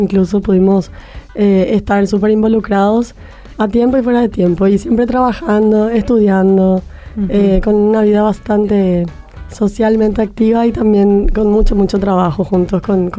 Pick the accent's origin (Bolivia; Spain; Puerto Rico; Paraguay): Paraguay; Bueno, yo soy paraguaya, hija, esposa, mamá, amiga